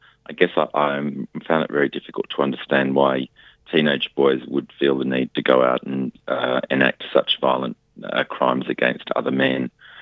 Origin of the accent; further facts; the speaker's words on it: Sydney, New South Wales, Australia; Look, I grew up in Sydney and grew up gay in Sydney in the 80s.